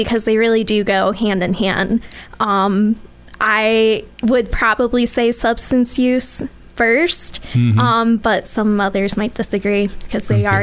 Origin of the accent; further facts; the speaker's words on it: Michigan, United States; moved away as an adult; And I'm originally from Michigan and made the move here 3 years ago now.